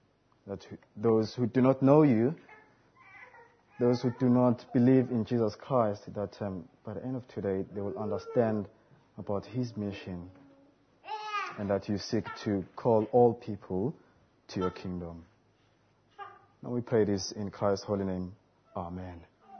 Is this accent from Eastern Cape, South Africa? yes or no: no; Cape Town, Western Cape, South Africa; I'm from South Africa in Cape Town.